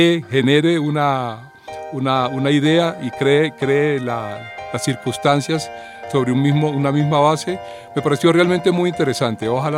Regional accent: Valledupar, Cesar, Colombia; Yo me crié en Valledupar oyendo radionovelas como Calimán

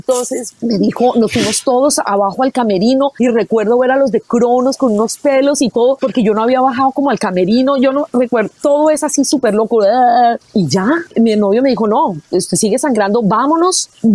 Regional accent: Colombia; moved away; es un poco sentir que sigo siendo colombiana, que como que no, una parte mía jamás se ha ido de Colombia.

